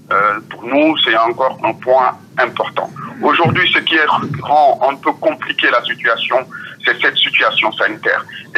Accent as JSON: {"language": "French", "country": "Senegal", "said": "voilà, en tant que Sénégalais."}